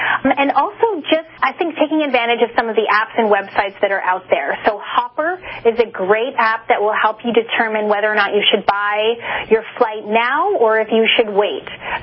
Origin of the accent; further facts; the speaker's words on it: Toronto, Ontario, Canada; also born or lived in New York / Los Angeles; now in Denver, United States; I'm originally from Toronto, moved to New York, moved to L.A., but now I call Denver home.